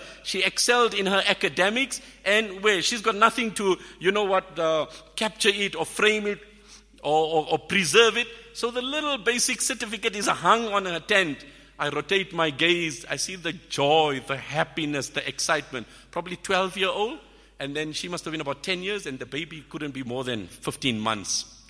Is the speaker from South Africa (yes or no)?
yes; South Africa; And I said, I'm from South Africa.